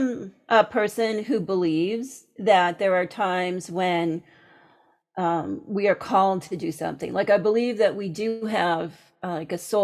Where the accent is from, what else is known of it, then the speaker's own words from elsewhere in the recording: Canada; I've always lived in Canada, though I've done training in the U.S. and spent a lot of time in the U.S., but I am Canadian.